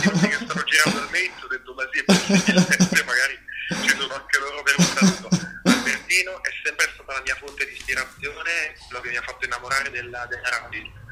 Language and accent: Italian; Naples, Campania, Italy; moved away as an adult; sono nato e cresciuto a Napoli e ci sono rimasto fino ai quasi 20 anni.